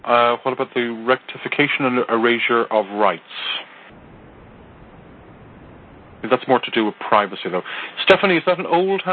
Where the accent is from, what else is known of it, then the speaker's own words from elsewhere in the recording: Ireland; I'm Irish, so I can't even plead the fifth, since we don't have a fifth.